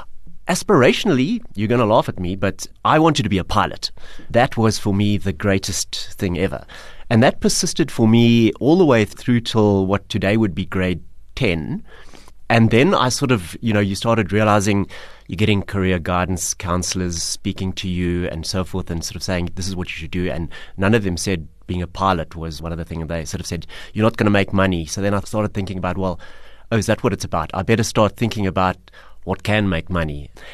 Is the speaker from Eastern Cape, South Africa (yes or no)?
no; Durban, KwaZulu-Natal, South Africa; So I grew up in Durban, which, you know, if you think about back to my era, and I'll probably define myself by saying, you know, I grew up in the era of the best music ever, which is the 80s.